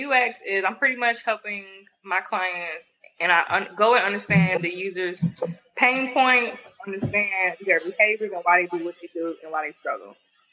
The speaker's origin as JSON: {"language": "English", "town": "Albany", "region": "Georgia", "country": "United States", "said": "Oh, okay, so I am from Albany, Georgia. Have anybody heard of that?"}